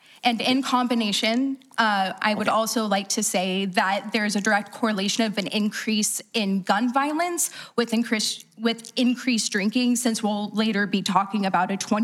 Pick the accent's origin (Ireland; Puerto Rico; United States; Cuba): Ireland; Sir, I'm Irish.